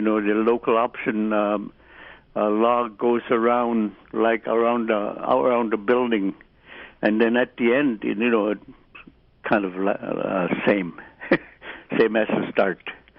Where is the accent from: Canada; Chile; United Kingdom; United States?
United States; Russian Mission, Alaska; now in Bethel, United States; I'm originally from Russian Mission, but I live in Bethel for the last 20 years plus years